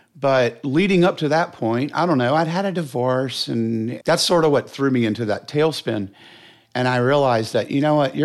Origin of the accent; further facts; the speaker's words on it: Charlotte, North Carolina, United States; I grew up in Charlotte. I'm a pretty stereotypical queer childhood.